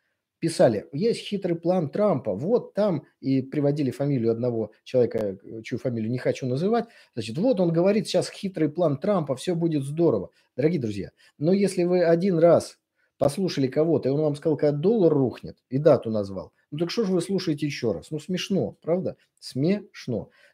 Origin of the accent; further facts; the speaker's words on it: Saint Petersburg, Russia; Когда я возвращаюсь в родной Ленинград